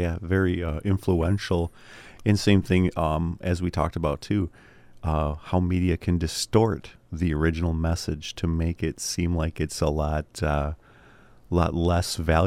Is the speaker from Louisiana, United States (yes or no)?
no; Watson, Michigan, United States; also born or lived in West Branch; was very fortunate for being raised out in literally in Watson, Michigan, where my dad moved from. I was born in West Branch downstate.